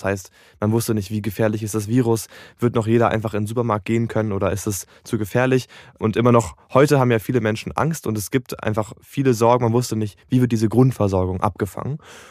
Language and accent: German; Berlin, Germany; ich bin 17 Jahre alt und ich komme aus Berlin